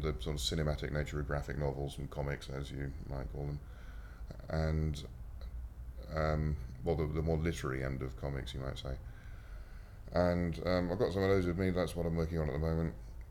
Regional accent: Bristol, South West England, United Kingdom; also born or lived in London / Scotland / Milton Keynes; I'm born in London, grew up mostly in Bristol, spent 5 years in Scotland doing my first degree, and then Milton Keynes. I'm not really from anywhere in particular.

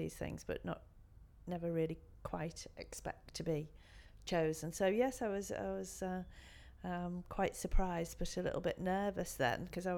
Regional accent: Wirral, North West England, United Kingdom; I'm 58 years old and I'm from the Wirral on Merseyside.

